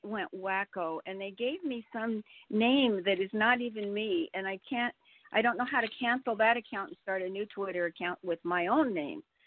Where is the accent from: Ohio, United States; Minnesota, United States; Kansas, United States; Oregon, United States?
Oregon, United States; Portland; I'm from Portland, Oregon, just so you know.